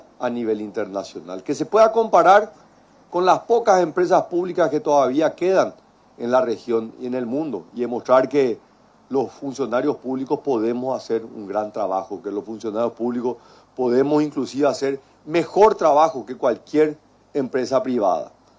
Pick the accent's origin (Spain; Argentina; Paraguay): Paraguay; la verdad que entusiasma como paraguayo ver a nuestra empresa pública